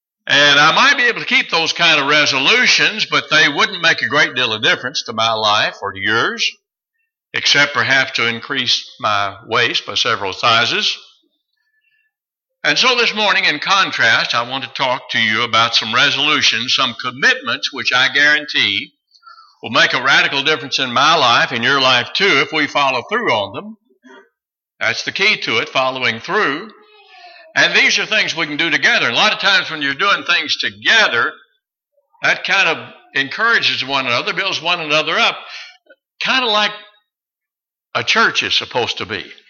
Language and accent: English; Kentucky, United States; I know, because I'm from Kentucky, and I remember Christian Leitner and all that.